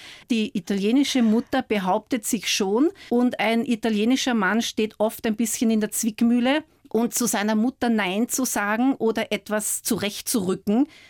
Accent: Vienna, Austria; also born or lived in Scotland; now in Italy; Geprägt haben mich meine Heimat Wien, meine Zeit in Schottland

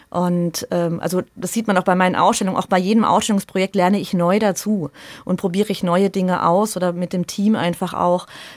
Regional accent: Lohr am Main, Bavaria, Germany; Ich bin ja in Lohr am Main zur Schule gegangen, aufs Gymnasium.

